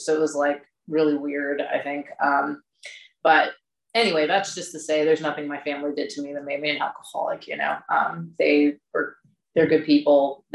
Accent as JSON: {"language": "English", "town": "Midlothian", "region": "Virginia", "country": "United States", "tie": "born or raised there", "said": "I grew up in Midlothian, which again is kind of a suburb of Richmond."}